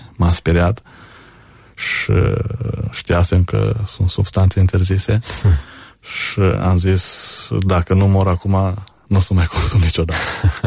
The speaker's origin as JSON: {"language": "Romanian", "town": "Șiria", "region": "Arad County", "country": "Romania", "tie": "born or raised there", "said": "tatăl meu și acum este antrenor de fotbal acolo la noi în sat, antrenor la Șiria, la copii, și încă de mic am practicat acest sport, fotbalul"}